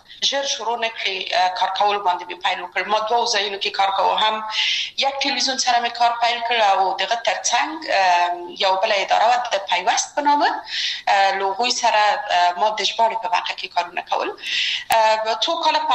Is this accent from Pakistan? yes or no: no; Kabul, Afghanistan; زه اصلا د میدان وردګو ولایت یم او په کابل کې بیا زیږیدلی یم په کابل کې زیږیدلی یم په کابل کې لوی اسوم په کابل کې می درسونه وویل او ټول کارونه فعالیتونه می په کابل کې و